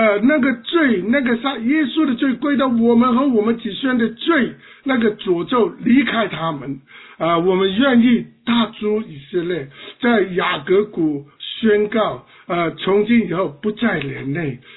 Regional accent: China; 就今天你呼唤我们中国人

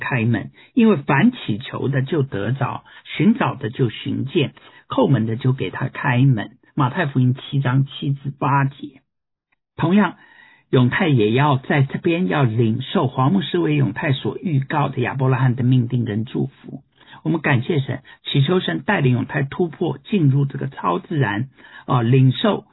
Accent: China; 因为他们知道我们是来自中国，

